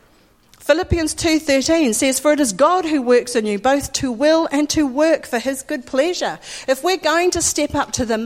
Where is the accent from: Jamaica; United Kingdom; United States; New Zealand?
New Zealand; because I come from New Zealand, the land of sheep.